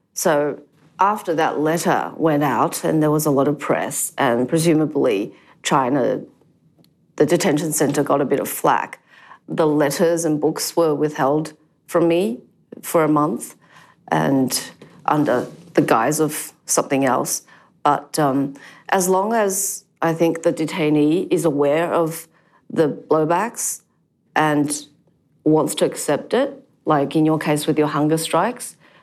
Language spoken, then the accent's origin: English; Australia; So I had been going through all of the things I loved about Australia, about being Australian.